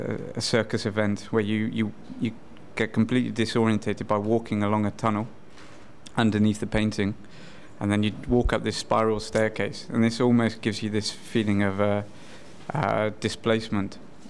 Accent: South East England, United Kingdom; now in Amsterdam, Netherlands; No, I'm originally from the UK, just outside of Oxford. And then I've been living in Amsterdam for quite a while now, actually.

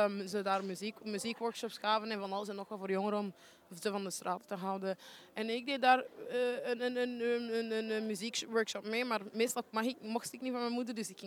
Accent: Antwerp, Flanders, Belgium; Ik ben geboren in Borgerhout ik ben dan verhuisd van Borgerhout. Ik woonde daar daarna en toen ben ik verhuisd van Borgerhout naar Antwerpen-Zuid, waar ik nog steeds woon met mijn mama.

